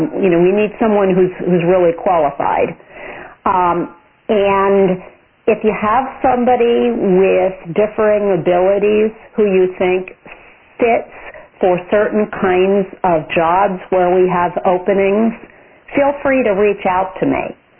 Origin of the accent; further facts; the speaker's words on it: Milwaukee, Wisconsin, United States; And by the way, I'm from Milwaukee, so shout out to you.